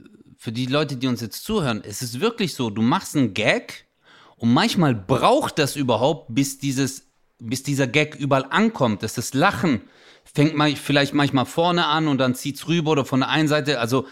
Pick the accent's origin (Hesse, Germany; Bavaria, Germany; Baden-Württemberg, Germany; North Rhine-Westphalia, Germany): Baden-Württemberg, Germany; Stuttgart; Ich bin ja Stuttgarter.